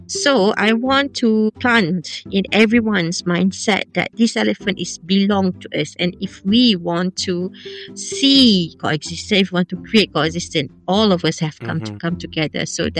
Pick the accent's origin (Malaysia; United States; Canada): Malaysia; Peninsular Malaysia; moved away as an adult; now in Borneo, Malaysia; because I'm not originally from Borneo. I'm from Peninsula Malaysia. Basically, okay. I have to cross the South China Sea to live here.